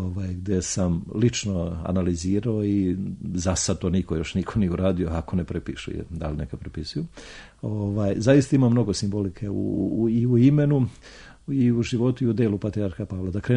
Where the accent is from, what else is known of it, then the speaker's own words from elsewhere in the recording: Serbia; upravo na Drini, to je inače moj rodni kraj